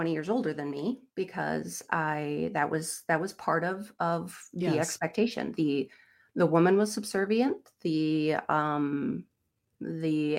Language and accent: English; Tomah, Wisconsin, United States; born or raised there